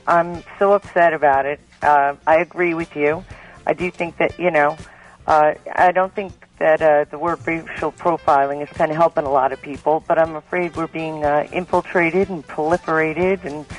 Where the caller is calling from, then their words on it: Toms River, New Jersey, United States; Tom's River, New Jersey.